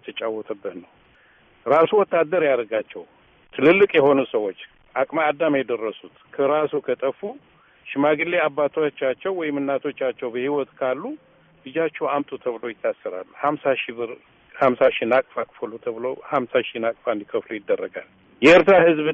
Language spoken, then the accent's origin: Amharic; Eritrea; እኔ ኤርትራዊ ነኝ።